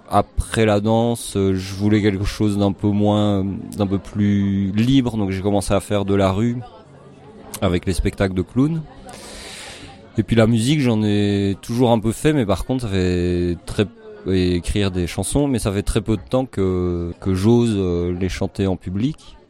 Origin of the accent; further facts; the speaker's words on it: Belgium; now in Gap, France; je suis belge d'origine. Et je suis Gapensais depuis, je sais pas, 4. Ouais, 5 ans, je pense. Ça fait ma 5e année ici, ouais.